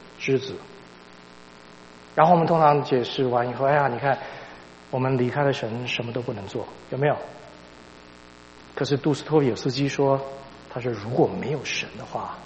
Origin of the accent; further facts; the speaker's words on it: China; 所以我们中国人的观念里面，什么是罪？